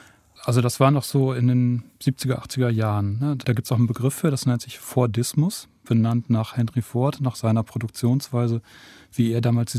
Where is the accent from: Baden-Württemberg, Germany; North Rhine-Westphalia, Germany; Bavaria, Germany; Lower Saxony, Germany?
Lower Saxony, Germany; Nordhorn; also das ist, wo ich herkomme, in meiner Heimatstadt Nordhorn